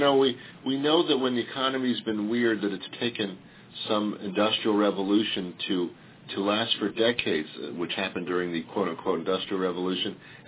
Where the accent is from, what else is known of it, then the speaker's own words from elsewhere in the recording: Teaneck, New Jersey, United States; I'm from Teaneck.